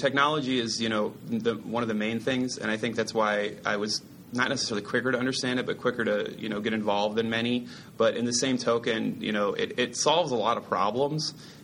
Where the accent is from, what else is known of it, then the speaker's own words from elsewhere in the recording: Detroit, Michigan, United States; now in Atlanta, United States; I'm in Atlanta now, so I still love Detroit. It's still my hometown